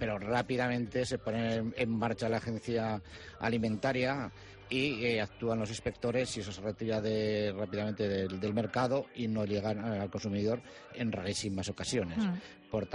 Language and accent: Spanish; Spain; Aunque yo soy muy español